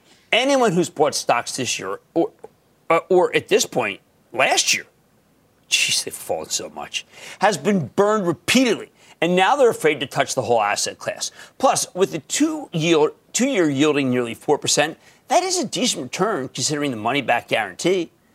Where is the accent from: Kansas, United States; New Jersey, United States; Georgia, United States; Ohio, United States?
New Jersey, United States; Let's go to John in New Jersey, my home state.